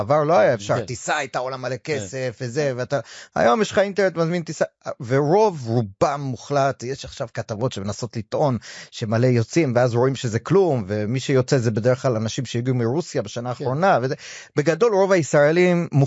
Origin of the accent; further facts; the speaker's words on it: Brooklyn, New York, United States; now in Israel; אם אני נולדתי בארצות הברית, שומעים מהמפתח, וגם נולדתי בברוקלין למשפחה חרדית, וגדלתי בארצות הברית